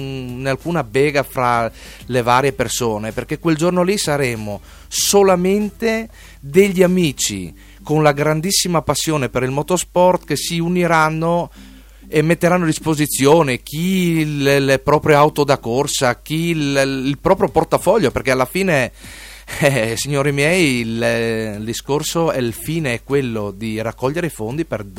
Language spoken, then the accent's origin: Italian; Friuli-Venezia Giulia, Italy; now in Codroipo, Italy; Io sono di Esemondi Sopra, ecco. Però abito da 10 anni comunque a Codroipo.